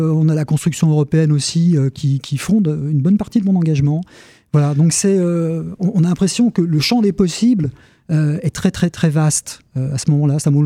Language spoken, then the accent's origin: French; Pont-à-Mousson, Grand Est, France; also born or lived in Mont-Saint-Martin; now in Nancy, France; je suis né à Mont-Saint-Martin, donc dans le nord du département, et puis j'ai passé toute ma... Oui, je descends finalement, parce qu'après je suis arrivé à Pont-à-Mousson pour toute ma scolarité, jusqu'à mes études, début de mes études, et puis maintenant, Nancy.